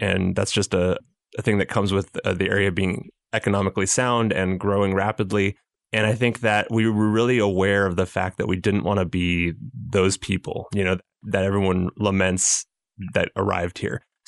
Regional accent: California, United States; I grew up in Southern California and I didn't really know anything about this area.

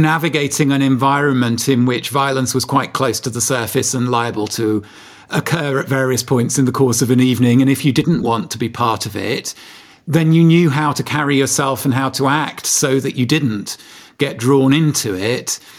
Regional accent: Darlington, North East England, United Kingdom; I mean, I grew up in Darlington, which is not far from Richmond, North Yorkshire, actually, just across the border into County Durham.

